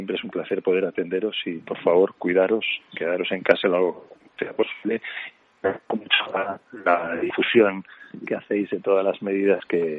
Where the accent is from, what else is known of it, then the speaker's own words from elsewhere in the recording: Spain; con lo que somos los españoles de calurosos y de afectuosos